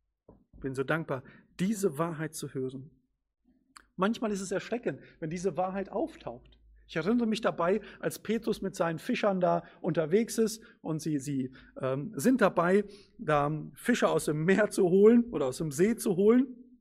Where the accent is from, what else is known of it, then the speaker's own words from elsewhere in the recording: Lage, North Rhine-Westphalia, Germany; also born or lived in Latvia; Und dann sind wir weiter nach Lage gezogen und mehr bin ich noch nicht umgezogen.